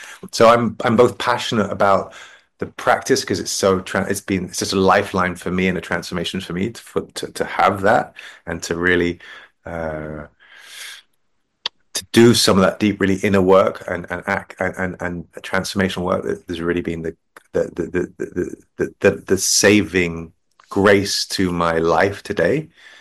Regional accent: London, United Kingdom; So I grew up in London. I went to public school. Right. I went to two schools, Dulwich College and Harrow.

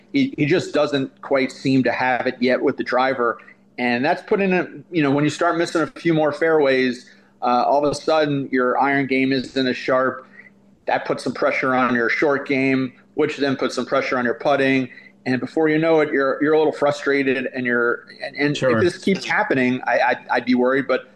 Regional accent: New York, United States; There's a guy who I'm a Met from the Met New York area, and have followed his career since he's quite a young kid.

